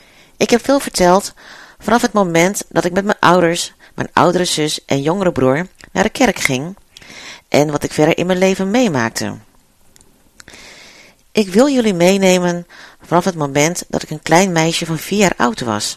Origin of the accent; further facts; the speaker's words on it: Netherlands; born there; leg maar eens aan kinderen uit dat je gewoon in Nederland geboren bent.